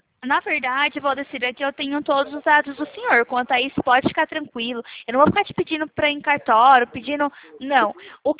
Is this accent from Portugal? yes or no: no; São Paulo, Brazil; eu sou de São Paulo